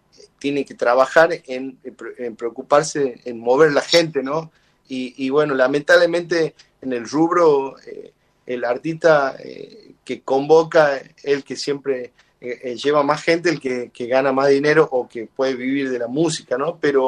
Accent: El Carmen, Jujuy, Argentina; las canciones y los sonidos de mi tierra, que es Jujuy

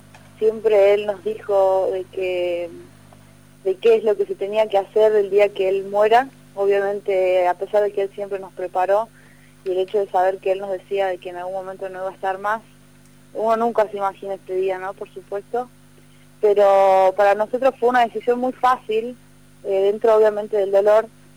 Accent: La Rioja, Argentina; Yo no vivo acá en Salta Capital, soy de La Rioja, o sea, vivo en La Rioja y estudio.

